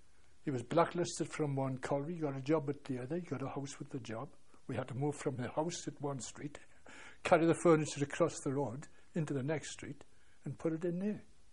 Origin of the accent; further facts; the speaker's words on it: Scotland, United Kingdom; born there; I was born in Lanarkshire, Scotland, 1910, 5th of October.